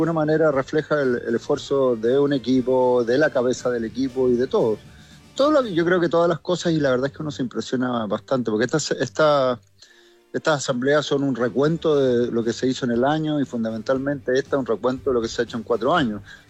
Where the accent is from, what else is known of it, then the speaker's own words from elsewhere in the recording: Chile; de ser chileno, orgulloso de lo que vi en mi país